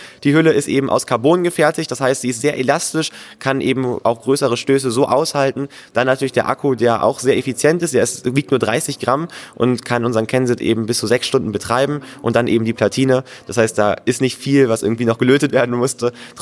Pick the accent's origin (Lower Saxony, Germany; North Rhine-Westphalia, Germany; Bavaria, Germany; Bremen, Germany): Bremen, Germany; Wir kommen eben aus Bremen, wir hatten eine sehr weite Anreise